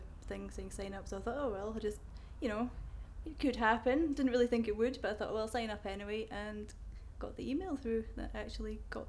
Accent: Edinburgh, Scotland, United Kingdom; I'm 24, and I'm from Edinburgh, and up in Bonnie, Scotland.

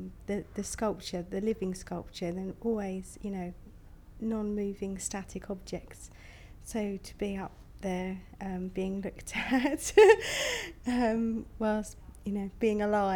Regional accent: Ewell, South East England, United Kingdom; I'm 40 and I'm from Ewell in Surrey.

